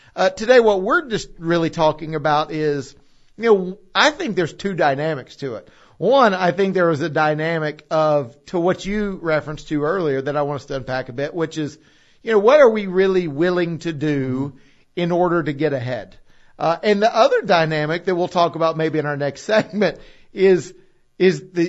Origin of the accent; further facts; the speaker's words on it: Tennessee, United States; also born or lived in Nashville; But so growing up in East Tennessee, I naturally was a Braves fan.